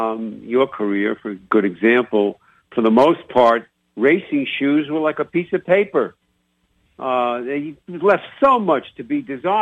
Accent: New York, United States; accent: New York; We gotta mix the accents between my New York accent and your Jamaican and Canadian.

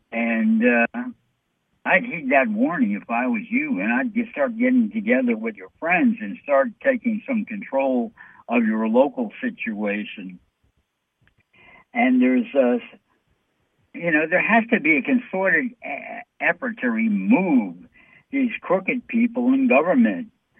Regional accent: New York City, New York, United States; We've got some really evil people here on the East Coast, you know. I'm from New York City, you know.

